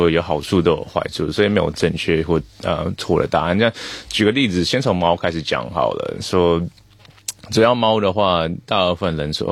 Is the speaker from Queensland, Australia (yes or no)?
no; Canberra, Australian Capital Territory, Australia; 我是从堪培拉那边来的一个兽医，我现在工作差不多三四年左右